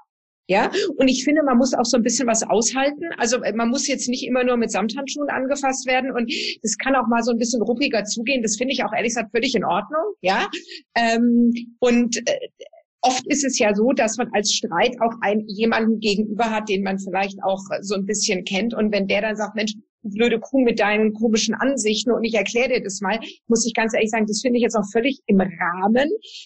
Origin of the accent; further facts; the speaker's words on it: Southern Germany, Germany; da, wo ich herkomme, aus Süddeutschland